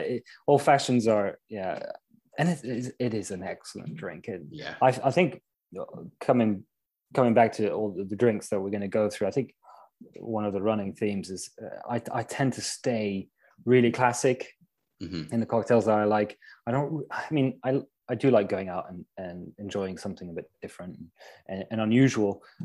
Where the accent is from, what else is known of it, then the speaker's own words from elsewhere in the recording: Paris, Île-de-France, France; For me, it's growing up in Paris. I was young and going out with friends